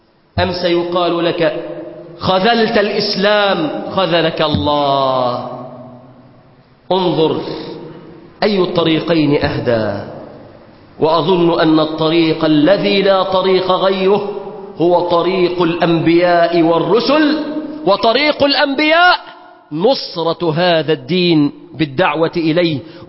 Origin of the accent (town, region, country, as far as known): Egypt